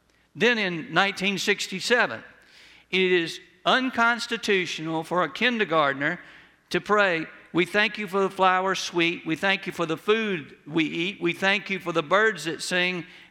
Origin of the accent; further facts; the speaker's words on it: United States; But we as an American people have no right to call out against China and some other nations who do not value the sanctity of human life